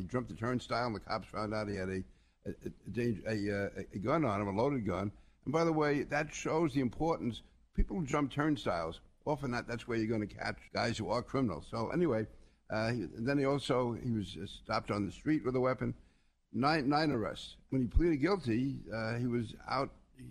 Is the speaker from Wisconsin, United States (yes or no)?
no; New York City, New York, United States; now in Nassau County, United States; I grew up in Queens, went to school in Brooklyn, worked in Manhattan. So I'm a lifelong New Yorker. I moved out to Nassau County 50 years ago, but I grew up in New York City.